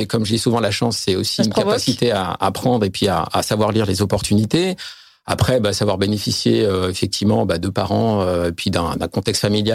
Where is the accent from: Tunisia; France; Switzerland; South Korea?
France; en particulier quand on est français